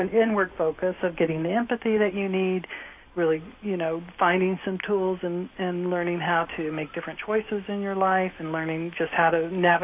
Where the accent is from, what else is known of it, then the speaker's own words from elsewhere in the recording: United States; as an American, especially in a psychiatric hospital